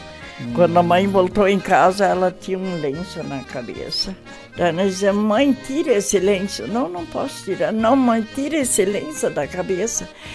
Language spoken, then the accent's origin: Portuguese; Porto Lucena, Rio Grande do Sul, Brazil; born there; Eu nasci em Porto Lucena, Rio Grande do Sul.